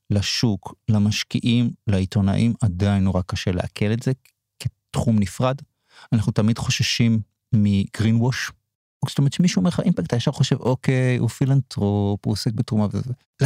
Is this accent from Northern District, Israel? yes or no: yes; Rosh Pina, Northern District, Israel; שאותו אני מכיר, כי אני מראש פינה